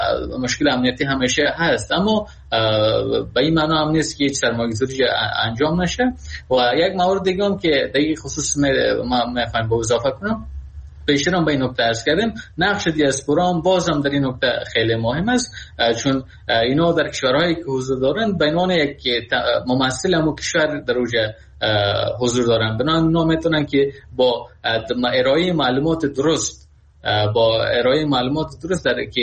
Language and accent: Persian; Afghanistan; در یک شخصی که در افغانستان بزرگ شدیم